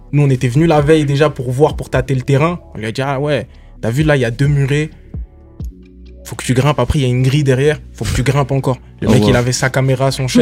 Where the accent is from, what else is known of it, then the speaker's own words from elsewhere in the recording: Strasbourg, Grand Est, France; now in Nancy, France; Moi, je viens pas de Nancy à la base. Je viens de Strasbourg.